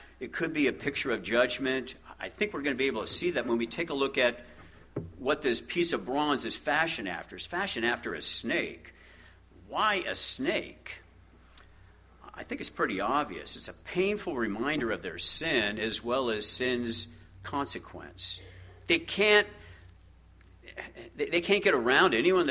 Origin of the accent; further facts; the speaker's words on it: Garden Grove, California, United States; I grew up in Garden Grove. It's not that where I live right now isn't very far from where I grew up